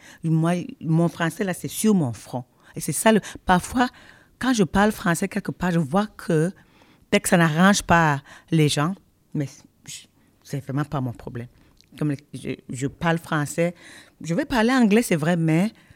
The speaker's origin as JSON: {"language": "French", "country": "Cameroon", "moved": "yes", "lives_now": "Canada", "said": "je suis parti du Cameroun. Du Cameroun, on connaissait seulement Montréal, Québec."}